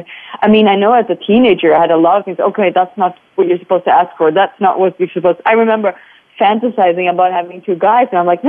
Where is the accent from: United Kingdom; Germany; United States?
Germany; And I grew up in Germany at that point when I was getting in puberty, and it was a lot of boxes, a lot of structures, a lot about being right and appropriate.